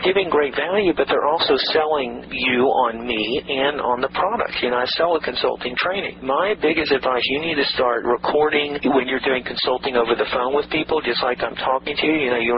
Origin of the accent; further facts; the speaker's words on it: Atlanta, Georgia, United States; All right, I'm from Atlanta, so I'm from the south originally.